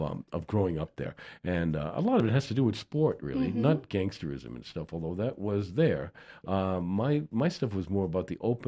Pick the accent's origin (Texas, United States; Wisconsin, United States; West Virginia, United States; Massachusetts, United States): Massachusetts, United States; Boston; I mean, I left Boston. I mean, I grew up in Boston. It's a little bit rough and tumble